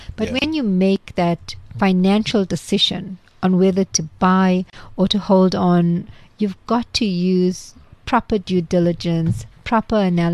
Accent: Chatsworth, KwaZulu-Natal, South Africa; Hey, I grew up many years ago, much older than you guys. So I grew up in Chatsworth.

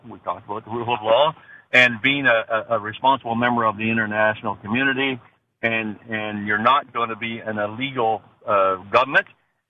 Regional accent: Canada; Very, very close to home as a Canadian commander in Afghanistan with rules of engagement.

